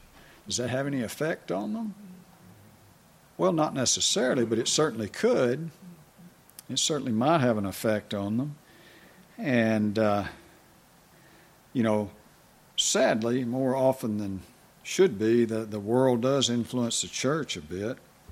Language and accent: English; Texas, United States; When I was a kid, a young boy growing up in Texas, whites talked really down about blacks